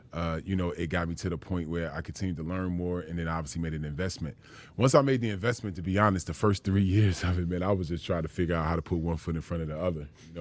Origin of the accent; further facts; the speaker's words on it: East Coast, United States; coming towards the East Coast where I'm actually from. So my home state is one of them, New Jersey, Pennsylvania